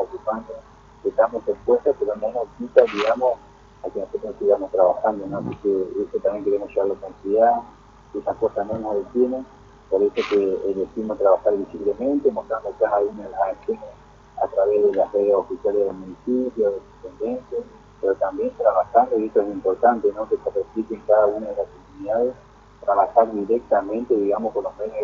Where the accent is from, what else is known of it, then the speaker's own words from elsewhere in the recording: Entre Ríos, Argentina; pero nosotros como argentinos, como parte de una región Salto Grande, la estamos ganando porque hay vecinos que realmente lo toman con mucha responsabilidad.